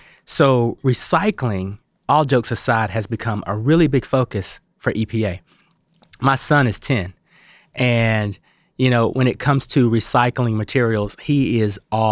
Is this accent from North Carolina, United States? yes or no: yes; North Carolina, United States; You know, growing up in Eastern North Carolina, most of us like cars.